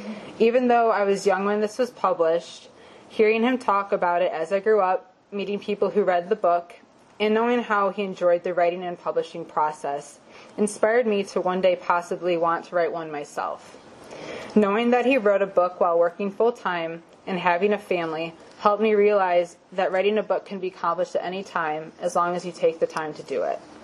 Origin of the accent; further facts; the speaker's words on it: Novi, Michigan, United States; growing up in Novi, my family and I spent countless occasions visiting the Northville District Library.